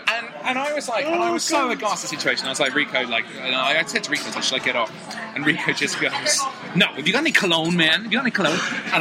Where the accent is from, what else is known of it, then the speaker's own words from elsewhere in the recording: London, United Kingdom; it feels a bit like I grew up in near Gordler's Green.